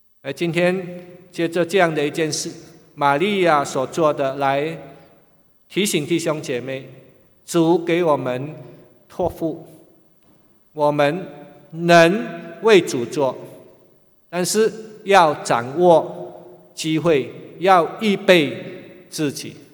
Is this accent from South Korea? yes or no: no; Singapore; born there; 虽然我生在新加坡啊，但是我老家在海南，